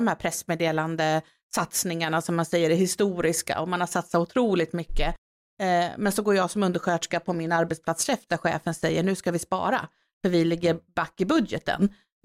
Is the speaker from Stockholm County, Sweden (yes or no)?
yes; Västertorp, Stockholm County, Sweden; also born or lived in Falun; jag var uppväxt i Västertorp.